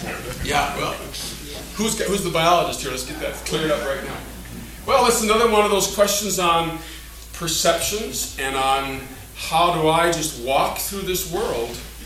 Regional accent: United States; I understand that my physical tastes are affected by the fact that I grew up in America and I like hamburgers better than poi.

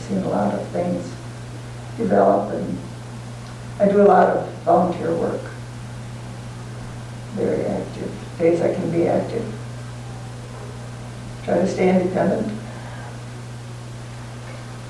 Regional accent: Midwest, United States; also born or lived in Denver; now in Birmingham, United States; I was born in Denver and grew up in the Midwest, and I came out here in this country that's so different from the Midwest.

